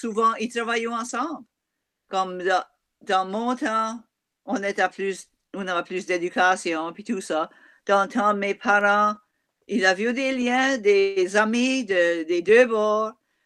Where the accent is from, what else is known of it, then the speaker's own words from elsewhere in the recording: Sainte-Anne-du-Ruisseau, Nova Scotia, Canada; je viens de Saint-Anne-du-Ruisseau, de Lower Eelbrook, le bas du ruisseau, excuse me, ce n'est pas exactement Saint-Anne-du-Ruisseau parce qu'il y a un petit pont. Mais l'autre village juste à côté, c'est Glenwood.